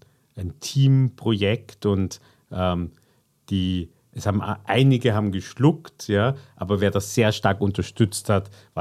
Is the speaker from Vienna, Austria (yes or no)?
yes; Vienna, Austria; ich bin in Wien geboren, bin auch in Wien aufgewachsen, habe in Wien studiert und war dann eigentlich 15 Jahre lang im Ausland. Ich bin mit 2 Koffern weggegangen, mit 2 LKWs und einer Familie zurückgekommen und wohne jetzt seit 4 Jahren wieder in Wien